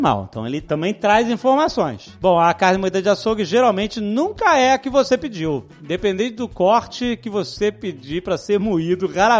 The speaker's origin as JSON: {"language": "Portuguese", "town": "Londrina", "region": "Paraná", "country": "Brazil", "said": "eu sou de Londrina, Paraná."}